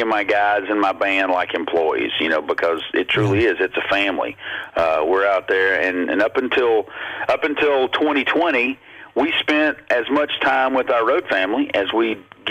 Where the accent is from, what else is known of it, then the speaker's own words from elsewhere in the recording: Blue Ridge, Georgia, United States; So, so you know, when you're growing up in Blue Ridge, you know, it was right there. You know, literally as far north in Georgia as you can get.